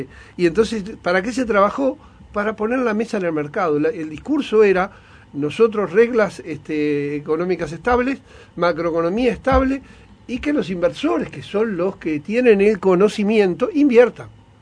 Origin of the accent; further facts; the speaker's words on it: Uruguay; de nuestra ideología como uruguayos